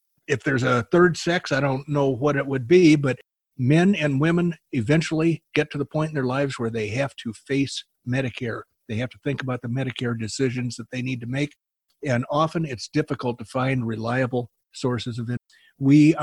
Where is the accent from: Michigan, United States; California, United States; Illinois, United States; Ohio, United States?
Illinois, United States; But I grew up in Republican territory, 35-40 miles west of Chicago. And so it was a totally different environment, suburban, not urban.